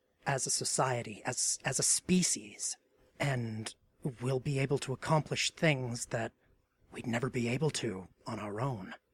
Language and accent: English; Canada; I am Canadian. My paternal grandfather came from Norway. I was born in 1988.